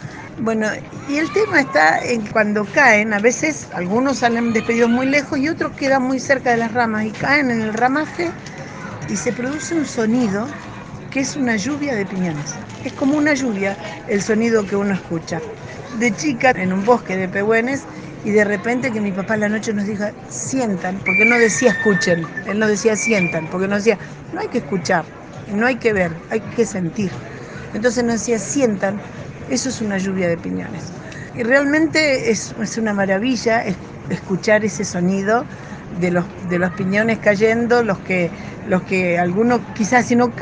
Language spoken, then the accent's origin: Spanish; Neuquén, Argentina; Venimos desde la Patagonia, desde la provincia del Neuquén.